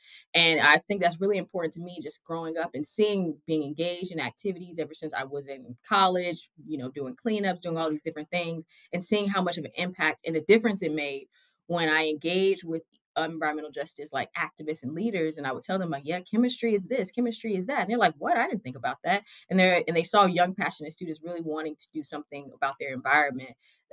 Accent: Atlanta, Georgia, United States; So I grew up in Atlanta, Georgia. I'm born and raised Georgia Peach.

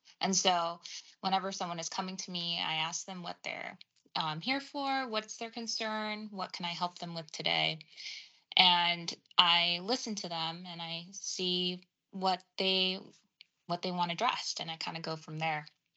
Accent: Hawaii, United States; So I'm born and raised in Hawaii. I ended up actually going to dental school on the East Coast. And so life led me to now practicing dentistry in Massachusetts.

